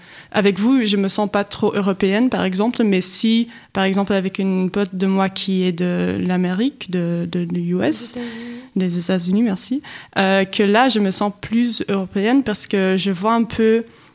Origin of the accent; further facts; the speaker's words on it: Brussels, Belgium; French is a second language; moi, par exemple, je viens de Bruxelles, mais je parle pas. Ma langue maternelle, c'est pas français. Donc ça aussi, ça change un peu l'identité que j'ai comme être bruxelloise.